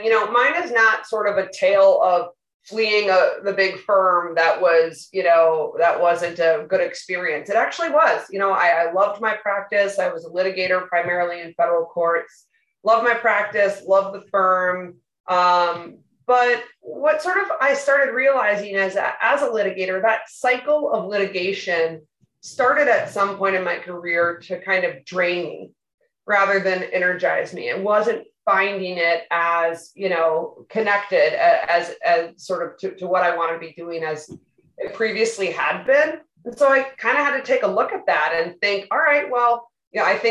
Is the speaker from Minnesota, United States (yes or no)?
yes; Chaska, Minnesota, United States; So, actually I grew up in Chaska, primarily Chanhassen, Chaska area. And I married the same guy that I went to my junior and senior high school prom with. And we still live in Chaska. So we're really kind of rooted in the community